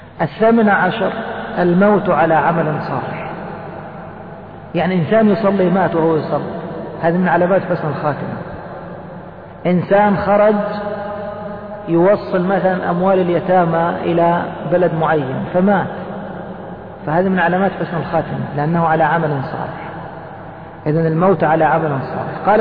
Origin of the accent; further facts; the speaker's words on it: Egypt; وخاصة عندنا في مصر في مجمع السواقين مكان معين الناس يركبون منه